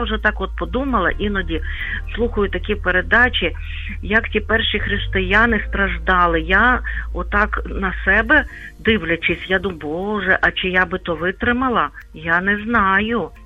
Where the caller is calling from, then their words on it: Lviv, Lviv Oblast, Ukraine; Я зі Львова дзвоню.